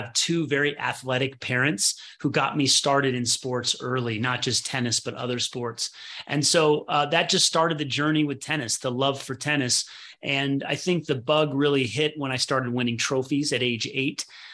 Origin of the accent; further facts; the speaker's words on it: Midwest, United States; born there; And he ended up teaching tennis in the Midwest, and I was born in the Midwest, and I had a racket in my hand at a young age